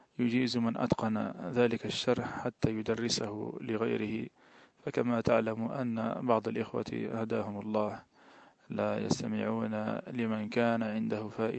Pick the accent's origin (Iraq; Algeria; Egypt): Algeria; ونحن عندنا في الجزائر فلم أجد كتبه إلا في المعرض